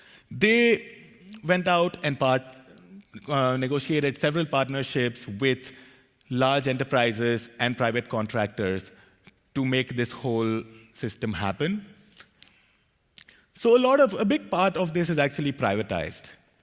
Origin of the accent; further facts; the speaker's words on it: India; And one of the subsidies I get as being an Indian citizen is subsidies on the cooking gas we use at home to cook food every day.